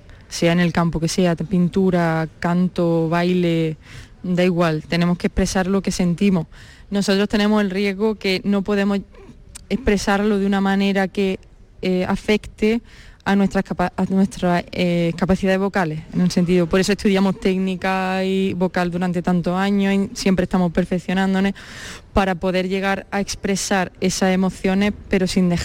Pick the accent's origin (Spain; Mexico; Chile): Spain; Jaén, Andalusia; los que somos de Jaén nos duele mucho no poder cantar en nuestra tierra.